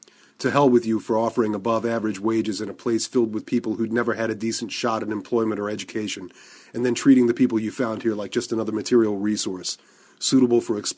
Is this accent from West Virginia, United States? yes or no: yes; West Virginia, United States; within 10 seconds of finding out I was from West Virginia, congratulated me on being able to read.